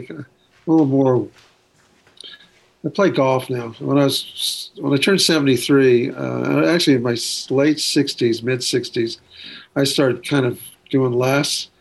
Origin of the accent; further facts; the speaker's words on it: Ventura, California, United States; also born or lived in Waco, Texas; I grew up in, I was born in Texas, Waco, or Waco as I've called it for years. But, from 2 years of age on, I was in Ventura, California, which is on the coast.